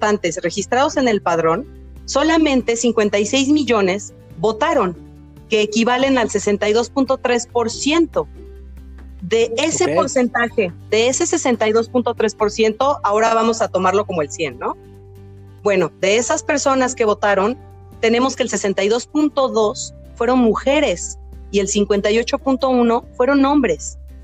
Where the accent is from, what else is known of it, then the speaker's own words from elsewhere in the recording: Guanajuato, Mexico; Yo soy originaria de Guanajuato capital